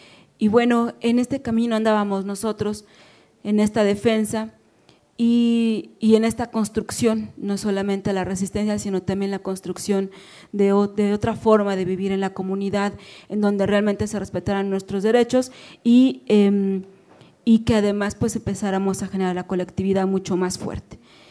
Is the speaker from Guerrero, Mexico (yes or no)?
no; Amilcingo, Morelos, Mexico; yo vengo de la comunidad de Amilcingo